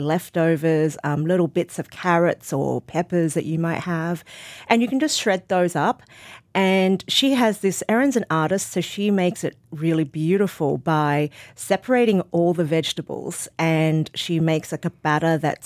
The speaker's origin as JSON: {"language": "English", "town": "Sydney", "region": "New South Wales", "country": "Australia", "tie": "born or raised there", "said": "But I was born in Sydney, and I had this very different kind of third culture world, as I now describe it, is a very different culture to her, and going to Australian schools and, you know, being Australian when I was at school, but really growing up as a Chinese person at home."}